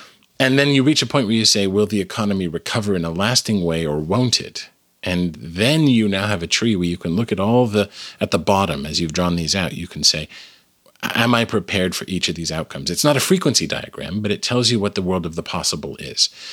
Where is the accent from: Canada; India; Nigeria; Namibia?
Canada; now in United States; I am originally Canadian. I live in the United States now